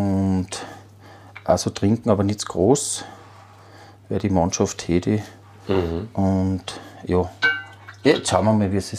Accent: Salzburg, Austria; Nein, ich bin in Lungau aufgewachsen.

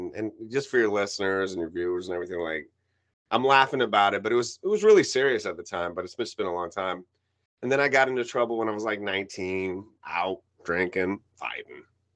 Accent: New York, United States; born there; I was born in New York. My mom is from Cuba. My dad was from Peru. And they spoke Spanish. So I spoke Spanish growing up.

